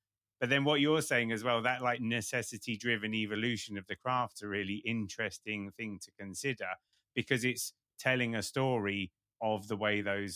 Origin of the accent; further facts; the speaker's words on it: East of England, United Kingdom; around where I grew up in Bedfordshire